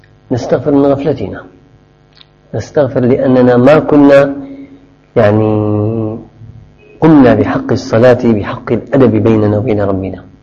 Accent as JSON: {"language": "Arabic", "country": "Syria", "said": "ونحن أهل الشام أهل منارة العلم والصلاح والتقى نهمل هذه السنة"}